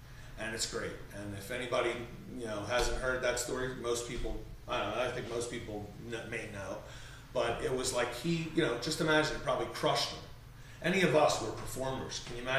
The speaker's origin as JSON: {"language": "English", "town": "Philadelphia", "region": "Pennsylvania", "country": "United States", "said": "I would not. I'm from Philly. I gotta fight back."}